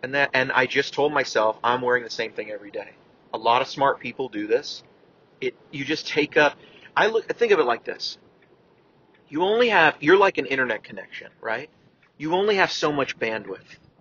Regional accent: San Francisco, California, United States; But I'm from San Francisco, so kind of a Levi guy, you know?

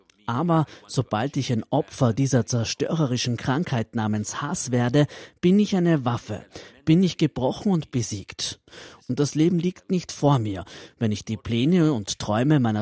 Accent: Palestine; now in Canada; Aber ich stamme aus Palästina.

